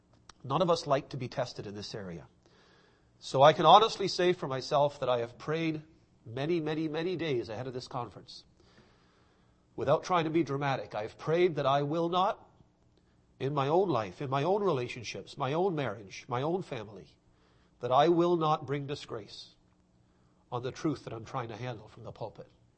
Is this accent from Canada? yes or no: yes; Toronto, Ontario, Canada; When I was young, growing up in Toronto with my aunt, there was a lady that lived with us.